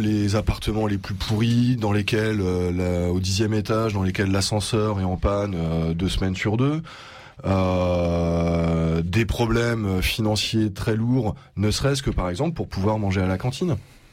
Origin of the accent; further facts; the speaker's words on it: Brittany, France; J'ai une voiture, je suis blanc, je viens de Bretagne.